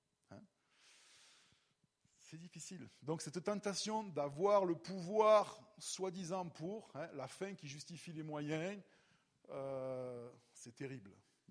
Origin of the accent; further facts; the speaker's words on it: France; je m'exprime en tant que Français, venant d'un pays qui n'a jamais été un pays